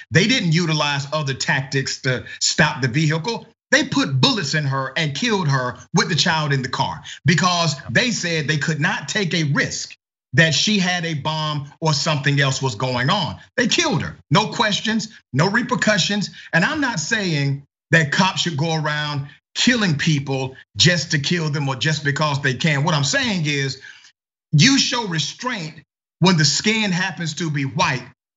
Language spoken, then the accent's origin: English; Georgia, United States; I'm from a hood myself. I'm from Glenwood Road.